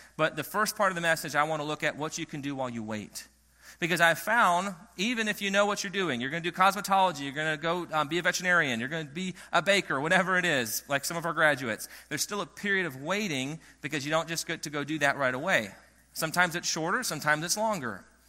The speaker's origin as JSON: {"language": "English", "region": "Michigan", "country": "United States", "tie": "born or raised there", "said": "I grew up in the North. I grew up in Michigan. Things are fast-paced, and I found Roanoke has a really good balance of all of that."}